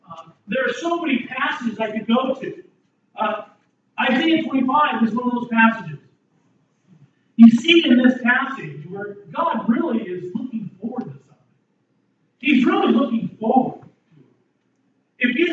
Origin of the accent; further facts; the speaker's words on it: Anaheim, California, United States; I grew up in Anaheim, California. I could stand on my driveway in the summer at 9 o'clock in the evening and look to my left, and I could see the fireworks at Disneyland